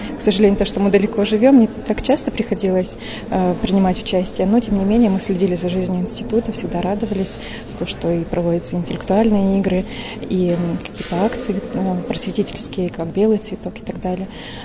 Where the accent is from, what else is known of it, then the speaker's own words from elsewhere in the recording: Chernushka, Perm Krai, Russia; Я сама из Пермского края, из города Чернушка.